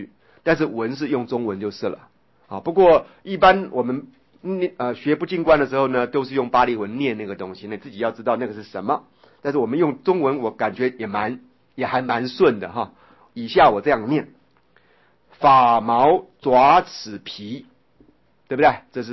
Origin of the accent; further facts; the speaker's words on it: China; 我想我们中国人最重视这个部位了哈